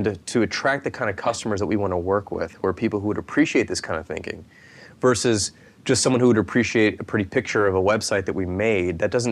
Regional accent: Midwest, United States; I'm a Midwesterner, so a small one is a big one for me, right?

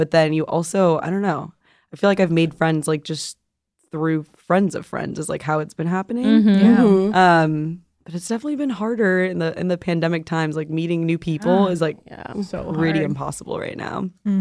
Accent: Arizona, United States; now in California, United States; A lot of my friends, like, kind of like, I'm from Arizona, so we moved. A lot of people move from Arizona to California, so it's like a kind of nice community that way

